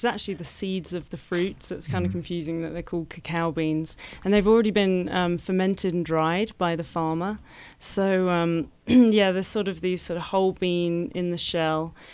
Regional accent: East of England, United Kingdom; my family in England are actually farmers, a generation of farmers. I'm from Essex in England.

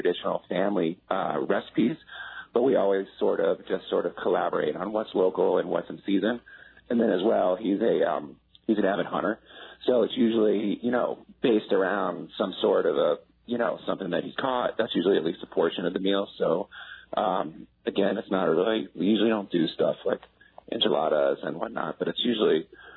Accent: East Coast, United States; now in New Mexico, United States; I'm probably the untraditional one here as far as New Mexico holiday meal goes, because I'm from the East Coast, essentially. I'm not a native New Mexican.

